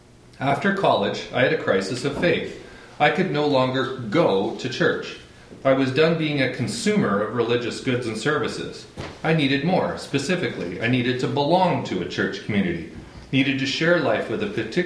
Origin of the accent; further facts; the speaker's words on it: Yarrow, British Columbia, Canada; In my teenage years, growing up in Yarrow, BC, I looked up to my friend Paul Unger, who was a few years older than me.